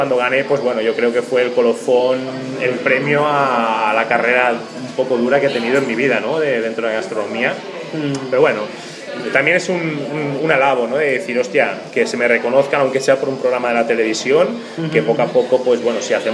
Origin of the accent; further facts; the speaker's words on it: Lleida, Catalonia, Spain; A mí me tira mucho mi tierra, que es Lérida.